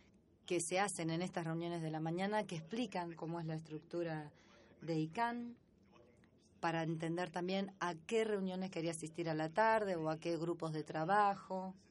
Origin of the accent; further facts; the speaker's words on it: Uganda; Spanish is a second language; Es mi segunda reunión de fellowship. La primera fue en San Francisco y vengo de Uganda.